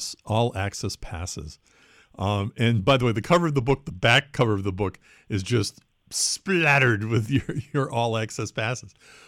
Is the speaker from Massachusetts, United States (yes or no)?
yes; Watertown, Massachusetts, United States; I grew up in Watertown, so I used to hang around there all the time.